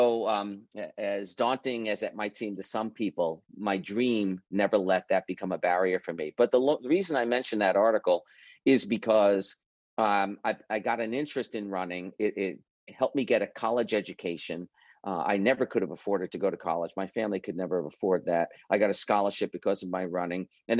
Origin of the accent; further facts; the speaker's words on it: New York City, New York, United States; when I was young, 13 years old, growing up in New York City, living in the Bronx, actually, the oldest of five kids, we lived in a 2-bedroom apartment